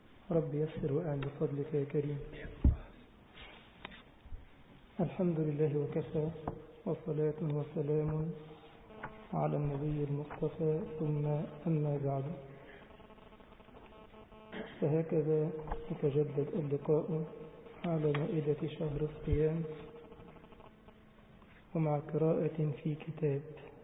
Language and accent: Arabic; Egypt; ليها قبر عندنا في مصر وضريح ومزار